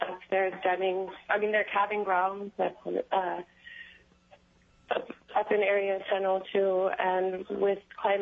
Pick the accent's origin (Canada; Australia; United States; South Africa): United States; Unalakleet, Alaska; I'm originally from Unalakleet.